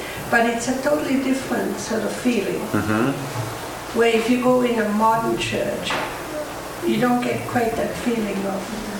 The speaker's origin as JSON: {"language": "English", "country": "Austria", "tie": "born or raised there", "said": "I was brought up in Austria in a Catholic church, and they were still doing the services in Latin with a lot of incense."}